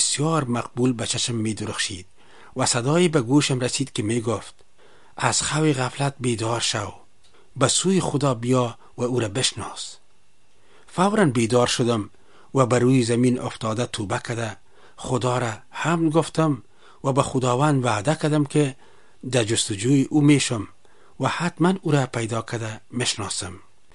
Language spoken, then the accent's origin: Persian; Kabul, Afghanistan; که 40 سال پیش در شهر کونی کابل به دنیا آمدیم. تحصیلات ابتدایی و عالی خود در شهر کابل به پایان رساندم